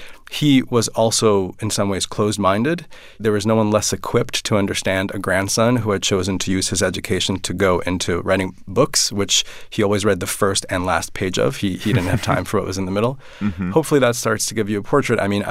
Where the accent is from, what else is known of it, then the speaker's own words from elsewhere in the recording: Minsk, Belarus; We're from Minsk. It was one of the first places invaded by the Nazis in June 1941, and food disappeared.